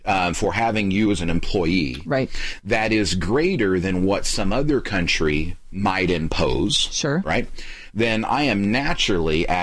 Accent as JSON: {"language": "English", "town": "Anderson", "region": "Indiana", "country": "United States", "tie": "born or raised there", "said": "my hometown of Anderson, Indiana"}